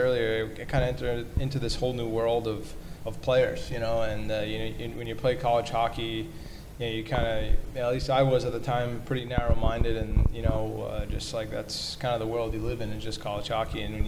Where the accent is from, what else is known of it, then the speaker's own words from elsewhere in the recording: Long Island, New York, United States; I grew up on Long Island. Played most of my youth hockey there.